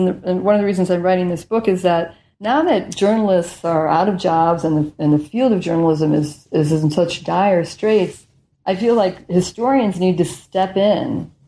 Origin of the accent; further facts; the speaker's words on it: United States; And then they say, where are you from? And I say, I'm from the United States.